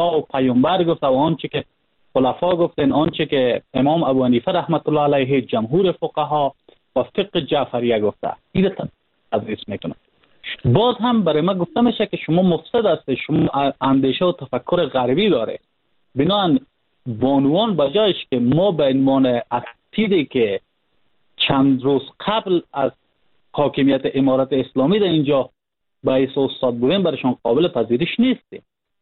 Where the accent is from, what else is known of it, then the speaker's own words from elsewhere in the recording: Panjshir, Afghanistan; ما خودم از پنجشیر هستم